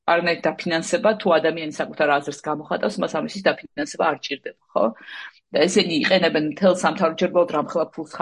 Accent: Sukhumi, Abkhazia, Georgia; მე თვითონ სოხუმიდან ვარ

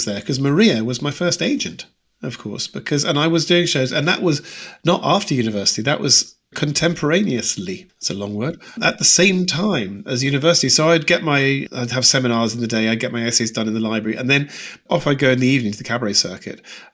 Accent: Edinburgh, Scotland, United Kingdom; now in London, United Kingdom; went up and did an Edinburgh festival back in my hometown and was discovered by the BBC and Wogan, and the rest is history. So there you go. Edinburgh childhood, London university, and downhill ever since.

